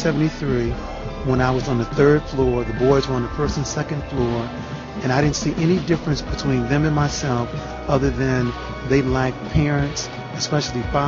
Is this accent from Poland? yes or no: no; Chicago, Illinois, United States; Like in my hometown, Chicago, Reverend Meeks at Salem Baptist Church, there were 42 liquor stores in a 50-block neighborhood.